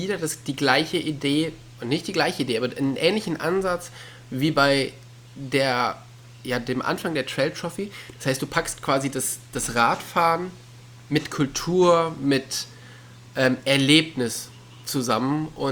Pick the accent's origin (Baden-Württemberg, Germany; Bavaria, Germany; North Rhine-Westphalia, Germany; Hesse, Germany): North Rhine-Westphalia, Germany; ich bin ja auch in der Nähe des Ruhrgebiets aufgewachsen